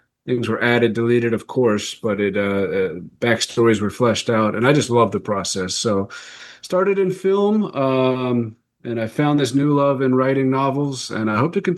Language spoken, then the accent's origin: English; Raleigh, North Carolina, United States; born there; I was born in Raleigh, North Carolina, so it's not exactly a company town as related to the arts.